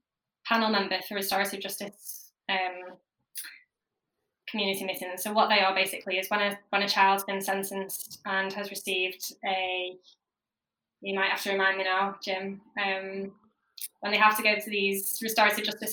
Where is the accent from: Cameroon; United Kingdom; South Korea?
United Kingdom; North West England; I moved away from Cheshire in 2012, it would have been, to start university.